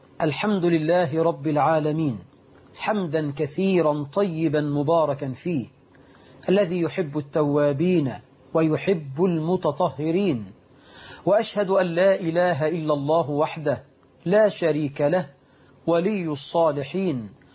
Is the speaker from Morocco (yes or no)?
no; Egypt